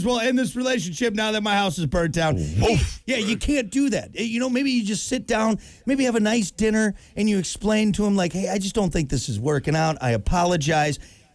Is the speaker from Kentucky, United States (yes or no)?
no; Wisconsin, United States; I think there was one or two where I grew up in Wisconsin.